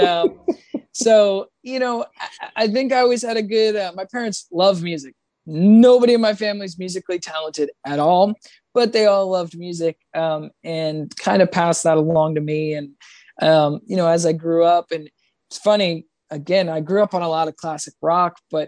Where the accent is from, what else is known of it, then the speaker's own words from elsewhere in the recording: Massachusetts, United States; born there; Originally, I was born in Massachusetts.